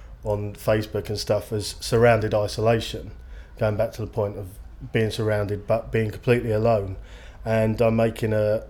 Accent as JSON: {"language": "English", "town": "Enfield", "region": "London", "country": "United Kingdom", "said": "I'm 29 years old, and I'm from Enfield in Middlesex."}